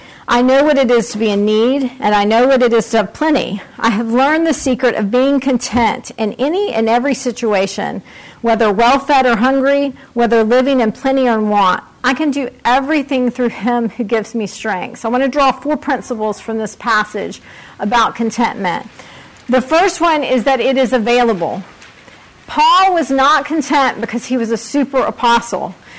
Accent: the South, United States; I'm from the South. We are very good at this.

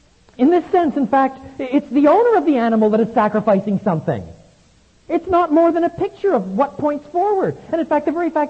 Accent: Canada; I was brought up in Canada at a time when we were told sometimes, never drink, smoke, swear, or chew

